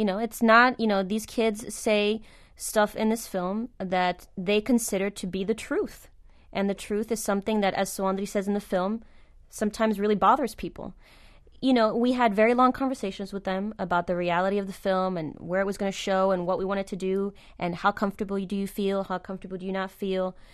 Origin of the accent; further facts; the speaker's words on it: France; also born or lived in New York, United States; I was born in New York. I was raised in France.